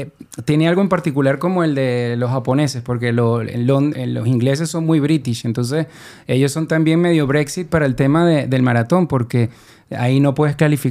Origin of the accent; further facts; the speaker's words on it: Venezuela; born there; nosotros somos mitad y mitad, mitad españoles, mitad venezolanos. Las dos las queremos mucho porque en Venezuela nacimos, pero en España nuestros padres nos enseñaron a quererla como queríamos a Venezuela porque es parte de nosotros también.